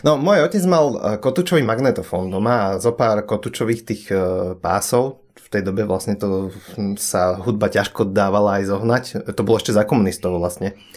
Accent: Piešťany, Trnava Region, Slovakia; u nás v Piešťanoch sa dalo chytiť E-Dry.

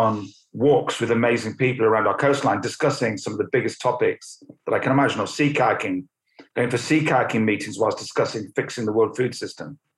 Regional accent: St Davids, Wales, United Kingdom; born there; I was born in St David's on the west coast of Wales, the one of three kids, children to a GP, doctor.

